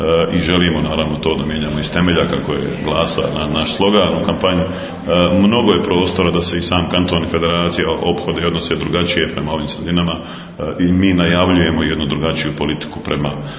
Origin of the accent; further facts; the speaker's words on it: Sarajevo, Sarajevo Canton, Bosnia & Herzegovina; iako sam rođen, odrastao, živim u Sarajevu